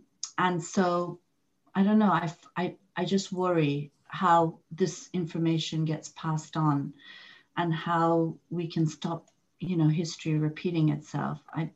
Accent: Iran; moved away; when I was living in Sudan, because I was a single woman and because I came from Iran

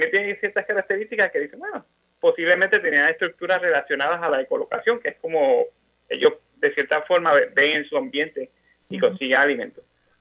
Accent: Isabela, Puerto Rico; moved away; vivo bien lejos de Puerto Rico, mis raíces están allá, y, claro. Y de allá es que soy natural de Isabela, nací y criado allá.

